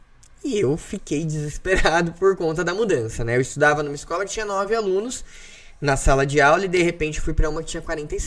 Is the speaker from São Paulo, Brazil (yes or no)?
yes; Ferraz de Vasconcelos, São Paulo, Brazil; born or raised there; also born or lived in Suzano